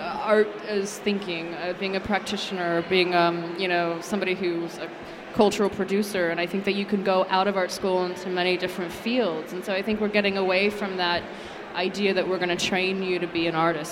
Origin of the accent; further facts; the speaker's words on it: Virginia, United States; I grew up in Virginia, and I'm a product of public schools.